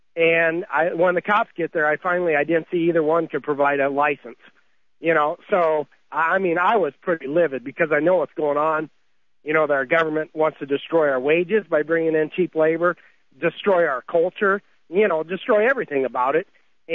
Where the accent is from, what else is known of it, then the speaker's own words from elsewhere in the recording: Minnesota, United States; But the whole point is I'm from Minnesota, and I was about 100 miles from where I live.